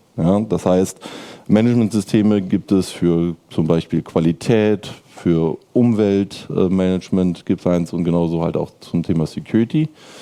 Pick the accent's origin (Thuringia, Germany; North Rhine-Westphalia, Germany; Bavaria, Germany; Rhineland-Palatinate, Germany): North Rhine-Westphalia, Germany; Cologne; ich komme aus Köln